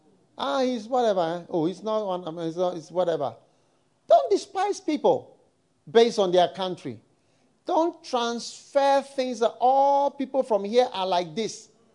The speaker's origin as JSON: {"language": "English", "country": "United States", "tie": "born there", "said": "I was born in America. I thank God I didn't go to university in America."}